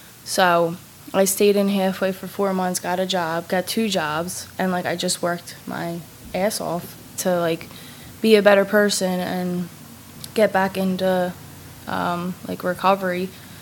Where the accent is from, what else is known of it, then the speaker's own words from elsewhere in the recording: New Jersey, United States; Oh, by the way, I'm from Jersey.